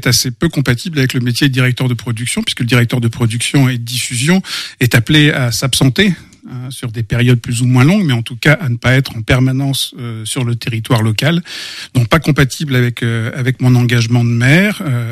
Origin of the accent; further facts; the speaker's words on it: Normandy, France; D'où je viens géographiquement, je suis normand d'origine. Après avoir passé donc quelques années en Normandie à préparer un diplôme qui me destinait à être musicien